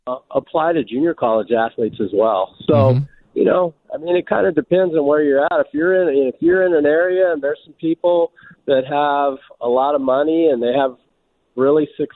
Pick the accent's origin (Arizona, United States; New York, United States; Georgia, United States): Arizona, United States; Tucson; Grew up here, born and raised in Tucson, and went to school here, went to high school here